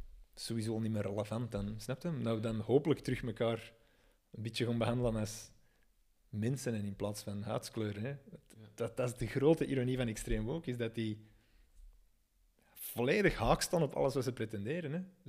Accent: Kalmthout, Antwerp, Belgium; Ik ben opgegroeid in Kalmthout.

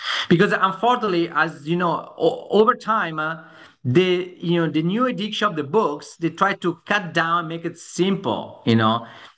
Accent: Italy; English is a second language; moved away as an adult; now in New York, United States; I'm Italian, but I'm a medical doctor. I'm now assistant professor in New York University School of Medicine. So before COVID, I was back and forward from New York to Italy, to Padova.

